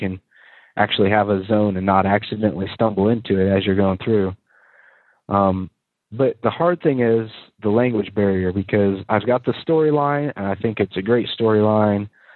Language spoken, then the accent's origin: English; United States; because I'm an American. And there's really not that many Americans here.